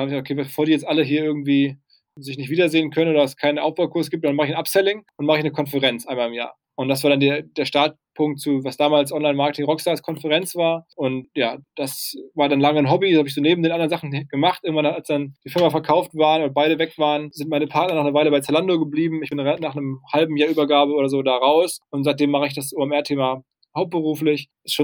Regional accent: Essen, North Rhine-Westphalia, Germany; also born or lived in New York, United States; Ja, also ich bin gebürtig aus dem Ruhrgebiet, aus Essen, habe da irgendwie mein Abi gemacht

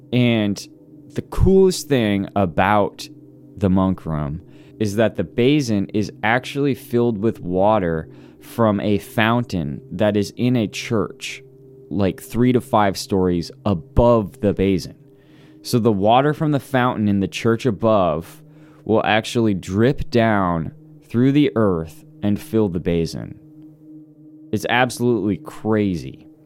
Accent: Missouri, United States; I've been deep in like caves and stuff a lot of times when I grew up in Missouri for the most part, and tons of caves in Missouri

